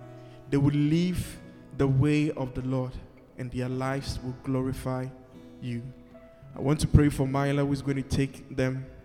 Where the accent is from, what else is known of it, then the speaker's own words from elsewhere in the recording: Ghana; And if you are guessing where I'm from, your guess is right. I'm from Africa, number one. Number two, Africa is a big space. So where in Africa am I from? I'm from Ghana.